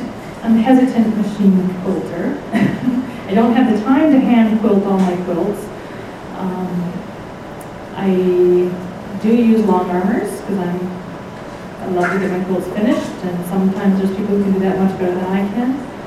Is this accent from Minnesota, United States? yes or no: yes; Minnesota, United States; Growing up in Minnesota, there was a lot of Native American funerals that we would go to, and they would sit with the body for 3 days, and the body was always wrapped in a quilt.